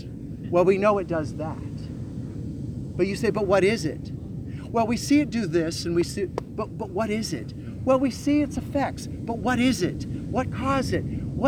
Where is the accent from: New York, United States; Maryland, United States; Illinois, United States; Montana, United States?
Montana, United States; You know, when I was in college in Montana, I'm from Montana, I'm from a ranch.